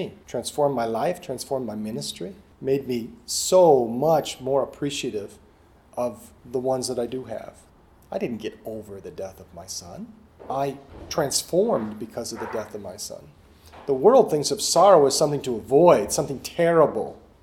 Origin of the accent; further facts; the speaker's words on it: Ireland; Most people didn't, because they knew that I'm Irish and I would have told them how stupid it was, what they just said.